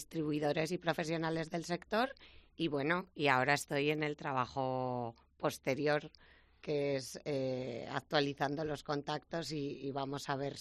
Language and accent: Spanish; Agón, Aragon, Spain; En Agón, que es mi pueblo. Eso sí que no se mueve.